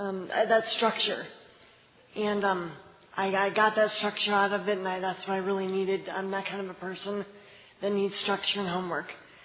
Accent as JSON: {"language": "English", "town": "Fort Wayne", "region": "Indiana", "country": "United States", "said": "I am from Fort Wayne, Indiana."}